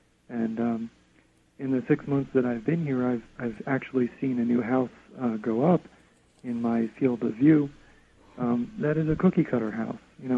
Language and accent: English; Pennsylvania, United States; now in Vermont, United States; I moved up here to Vermont from Pennsylvania about 6 months ago.